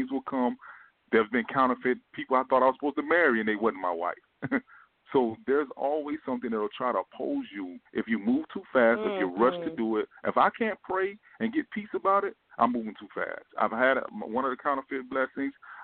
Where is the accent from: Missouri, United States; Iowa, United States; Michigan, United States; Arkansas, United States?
Missouri, United States; St. Louis; now in Richmond, United States; I came from St. Louis to Virginia. I live in Richmond now.